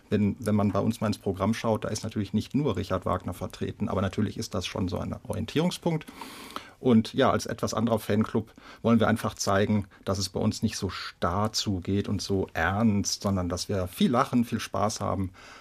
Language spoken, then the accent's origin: German; Wuppertal, North Rhine-Westphalia, Germany; als ich dann in Wuppertal in meiner Heimatstadt in den Richard-Wagner-Verband eingetreten bin